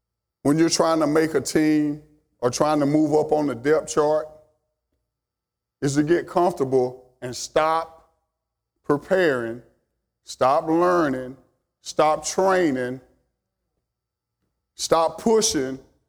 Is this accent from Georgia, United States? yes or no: no; Alabama, United States; moved away; I'm originally from Alabama. I've been up here about 22 years, and I'm still a country boy.